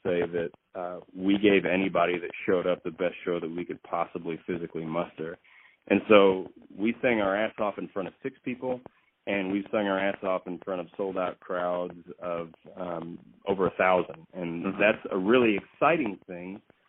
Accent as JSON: {"language": "English", "town": "Fort Worth", "region": "Texas", "country": "United States", "tie": "born or raised there", "said": "I grew up in Fort Worth, Texas. I did a lot of growing up in Austin because I was in college at the time. But when I was a kid, it was in Fort Worth."}